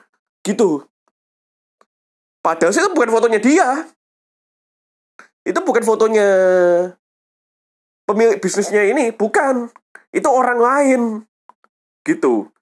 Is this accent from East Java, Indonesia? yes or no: yes; Surabaya, East Java, Indonesia; di kota Surabaya ini kota gue.